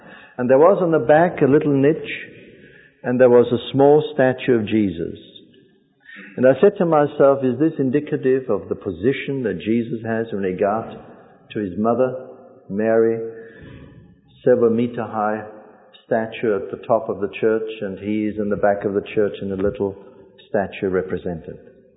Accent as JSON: {"language": "English", "country": "Austria", "tie": "born or raised there", "second_language": "English", "said": "And I grew up in Austria, which is my home country, which is, of course, 90% Catholic."}